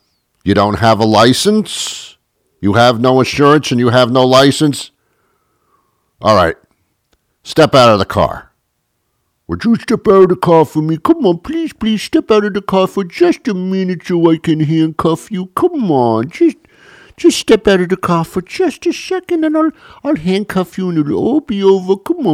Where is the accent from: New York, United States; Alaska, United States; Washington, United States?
New York, United States; New York City; now in Boston, United States; I'm in the Boston area. That's where I live. And I'm from New York City.